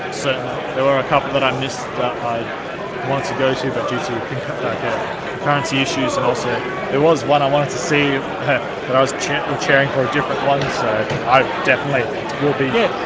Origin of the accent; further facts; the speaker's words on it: Adelaide, South Australia, Australia; I'm from Adelaide, which both warm and dry.